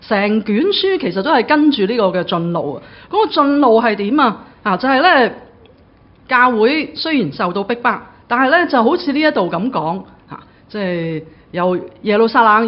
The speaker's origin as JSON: {"language": "Chinese", "region": "Guangdong", "country": "China", "said": "我们广东人都有句说话的"}